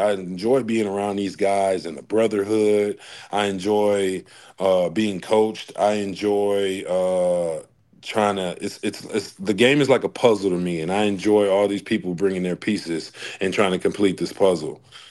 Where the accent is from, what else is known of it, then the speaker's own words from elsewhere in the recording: Flint, Michigan, United States; And I come from Vehicle City. If you don't know what Vehicle City is, it's Flint, Michigan.